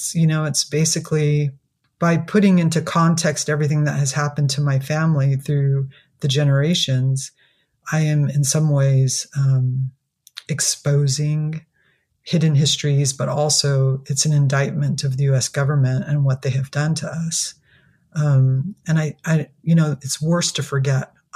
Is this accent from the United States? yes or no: yes; California, United States; I come from the … on the Fort Yuma Indian Reservation.